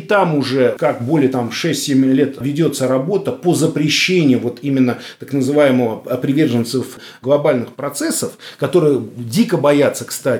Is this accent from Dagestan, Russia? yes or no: no; Moscow, Russia; я вот коренной москвич